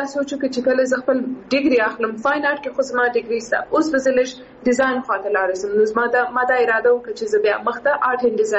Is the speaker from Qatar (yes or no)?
no; Quetta, Balochistan, Pakistan; moved away as an adult; او زه سیم په کوټي کې پیدا شوی ما د کوټې ته تاګ راته سمجه استا ولې شي فاميلي زما جلته ده او کوټي کې سي زما اډوكيشن کم سي هاي سکول پورې